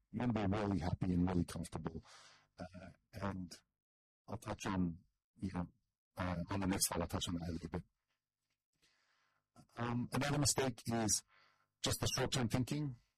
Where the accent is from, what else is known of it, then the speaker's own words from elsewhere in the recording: Australia; I'm from Australia